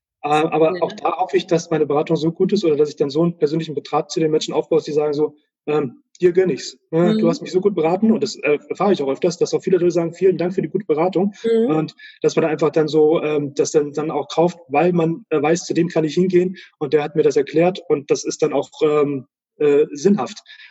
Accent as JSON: {"language": "German", "town": "Bad Hersfeld", "region": "Hesse", "country": "Germany", "lives_now": "Munich, Germany", "said": "Bad Hersfeld, das ist in der Nähe von Fulda. Genau, da habe ich dann vor 20 Jahren meine Lehre gemacht und bin ich auch eine Zeit lang gewesen."}